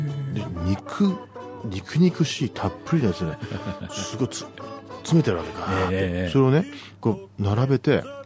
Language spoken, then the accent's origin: Japanese; Chiba, Japan; 僕もまあ関東なんですけども、まあ、千葉生まれ千葉育ちなんで、